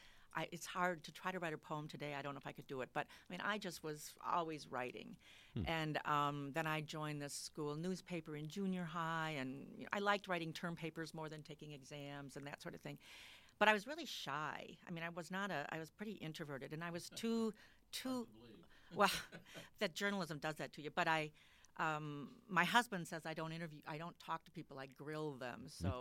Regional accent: Janesville, Wisconsin, United States; So I grew up in, I was born in Janesville.

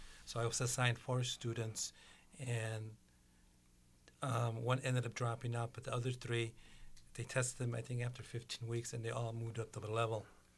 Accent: Racine, Wisconsin, United States; also born or lived in Twin Cities; Well, I was born and raised in Racine, but I lived 30 years in the Twin Cities, and in August it'll be 5 years that I've been back.

